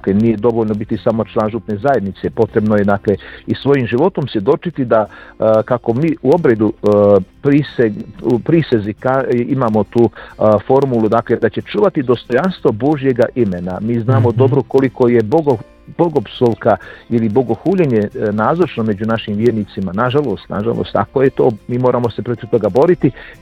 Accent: Bosnia & Herzegovina; kod nas u Bosni i Hercegovini nema baš puno tih udruženja

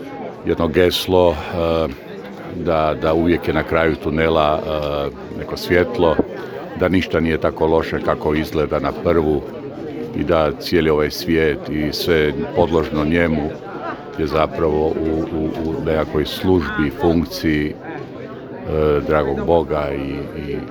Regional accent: Zagreb, City of Zagreb, Croatia; dolazim iz Zagreba i drugi puta sam ovdje.

